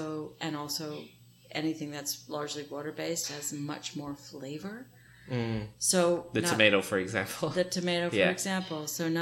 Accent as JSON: {"language": "English", "region": "New Jersey", "country": "United States", "tie": "born or raised there", "also_born_or_lived": "Massachusetts", "said": "growing up in New Jersey and southeastern Massachusetts, I knew that August was tomato month."}